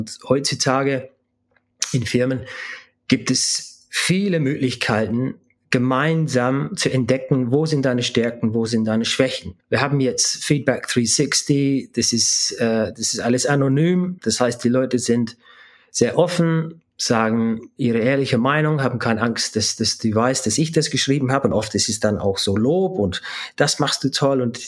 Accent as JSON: {"language": "German", "region": "London", "country": "United Kingdom", "tie": "born or raised there", "second_language": "German", "moved": "as an adult", "lives_now": "Germany", "said": "ich hatte irische Eltern. Wir waren nicht die Reichsten, um das zu sagen. Ich bin in London aufgewachsen, Großstadt, Sozialwohnung. Und dann, man kämpft sich irgendwie nach oben. Und dann bin ich nach Deutschland vor 20 Jahren."}